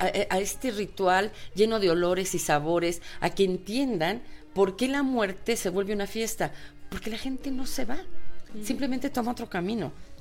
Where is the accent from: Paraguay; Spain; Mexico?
Mexico; una de nuestras grandes tradiciones, que nos identifica como mexicanos